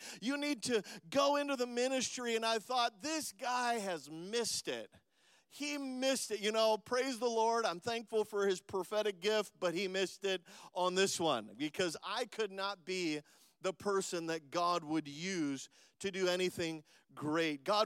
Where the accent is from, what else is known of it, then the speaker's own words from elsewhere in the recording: Minnesota, United States; now in Florida, United States; originally from Minnesota. I've been living in Florida for the last 15 years now. But when I grew up in Minnesota, I was probably voted least likely to succeed in my high school